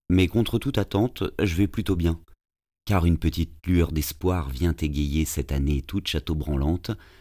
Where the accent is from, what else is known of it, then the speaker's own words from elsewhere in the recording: Paris, Île-de-France, France; j'ai 43 ans, je suis parisien, célibataire et comédien.